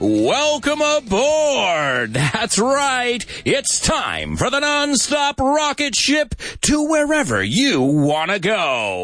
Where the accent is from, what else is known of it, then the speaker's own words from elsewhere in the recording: United States; Why do I say awesome? I'm American. That's what we say.